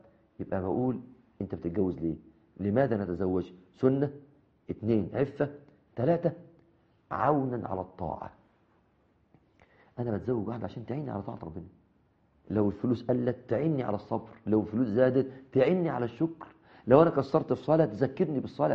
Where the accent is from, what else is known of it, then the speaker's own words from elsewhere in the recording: Mansoura, Dakahlia, Egypt; هنا عندنا في المنصورة